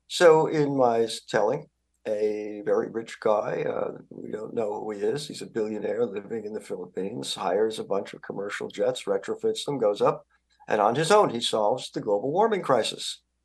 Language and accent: English; New York, United States; When I was a kid growing up in New York, there were no limits to anything.